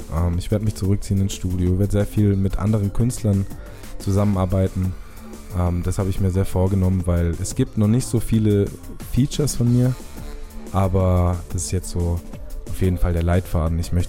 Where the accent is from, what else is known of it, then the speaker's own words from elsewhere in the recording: Southern Germany, Germany; Ich komme aus dem schönen Süddeutschland, genauer gesagt vom Bodensee.